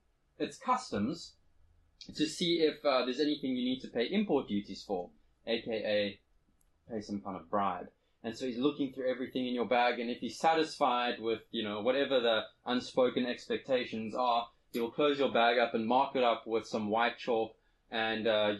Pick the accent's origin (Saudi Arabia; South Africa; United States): South Africa; I said, we're from South Africa.